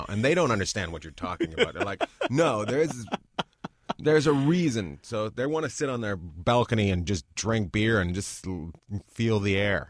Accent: Canada; now in New York, United States; I grew up in Canada.

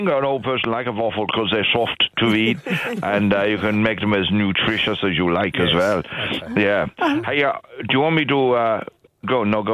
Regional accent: Wallonia, Belgium; English is a second language; I'm from the German part of Belgium. That's right. So that's why I've got an accent like this, and that's why I say waffle.

